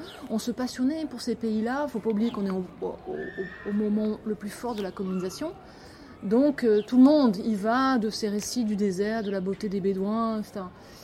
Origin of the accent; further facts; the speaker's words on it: south of France, France; now in Geneva, Switzerland; je suis habitante des Grottes depuis maintenant plusieurs années, par choix, par envie, par désir, par plaisir. Habitante de Genève depuis plus de 20 ans, d'origine du sud de la France.